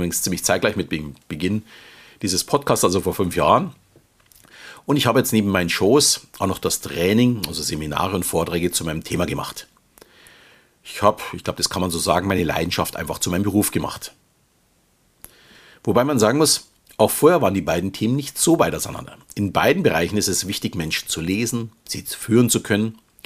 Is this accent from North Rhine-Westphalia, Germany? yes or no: no; Munich, Bavaria, Germany; Wie man vielleicht schon hört, komme ich aus dem Süden Deutschlands und fühle mich, auch wenn ich mittlerweile mit meiner Familie etwas außerhalb wohne, noch immer als echter Münchner. Schließlich bin ich geboren und aufgewachsen in der bayerischen Landeshauptstadt.